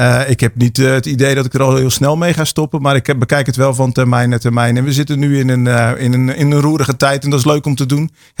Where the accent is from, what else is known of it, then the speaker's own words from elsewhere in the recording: Sassenheim, South Holland, Netherlands; ik ben 45 jaar oud. Geboren en getogen in Sassheim, al waar ik met mijn gezin ook woonachtig ben nog steeds.